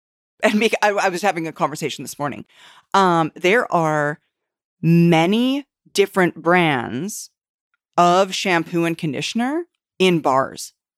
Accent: Canada; being a Canadian, has had to fly into the United States and back every week

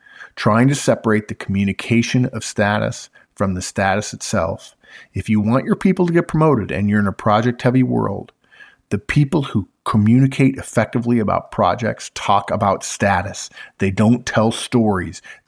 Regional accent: California, United States; I grew up in California. I grew up saying it. I spent time in Hawaii.

